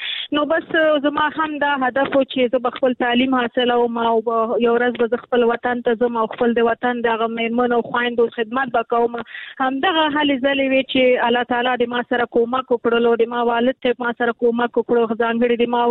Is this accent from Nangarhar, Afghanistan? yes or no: yes; Nangarhar, Afghanistan; ما مخکې کابل کې کار کوم، بیا ما خپل اساسي هدف چونکه زه د ننګرهار یم، ما ویل نور کابل بس دی